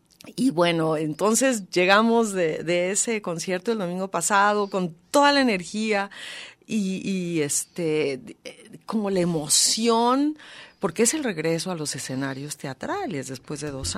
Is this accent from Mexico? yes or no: yes; Mexico; siendo yo mexicana